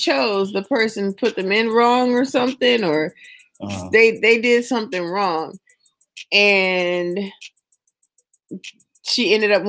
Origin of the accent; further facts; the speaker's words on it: California, United States; I'm from the Bay. So I know, right?